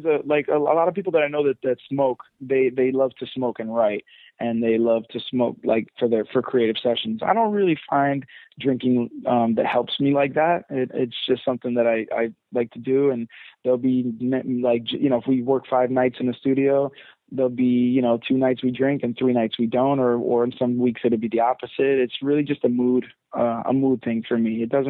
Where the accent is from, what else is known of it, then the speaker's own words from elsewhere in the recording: London, United Kingdom; born there; My background, I was born in London, so I'm British at heart, right? My mom is my mom's whole family is British